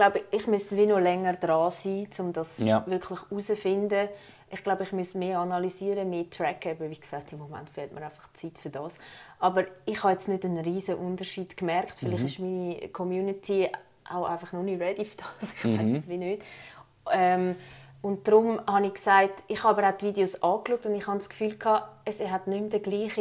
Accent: Switzerland; accent: Swiss German; Ja, ich rede Schweizerdeutsch. Danke, ich wohne in der Schweiz.

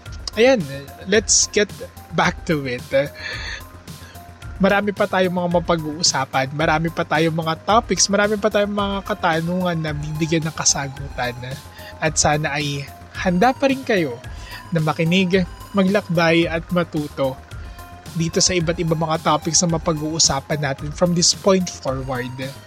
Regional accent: Hagonoy, Central Luzon, Philippines; Well, I am actually from Hagunoy, which is a coastal municipality dito sa Bulacan. Kami ay kilala sa mga palaisdaan and at the same time kilala din kami dun sa bangus

